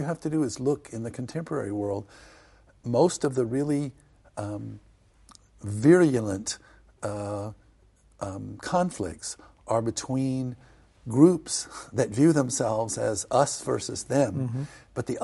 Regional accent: American South, United States; And I grew up in the American South, and yeah.

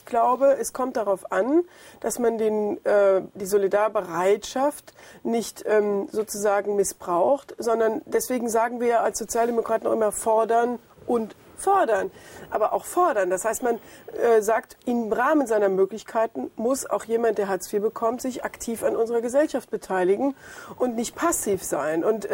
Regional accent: Rhineland-Palatinate, Germany; Ich komme ja auch aus Rheinland-Pfalz wie er.

